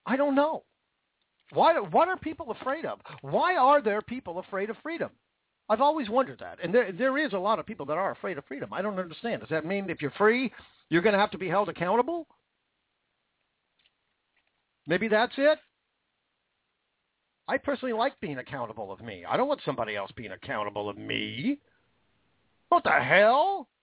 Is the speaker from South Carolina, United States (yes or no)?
no; Washington, United States; That's Washington State. My home state.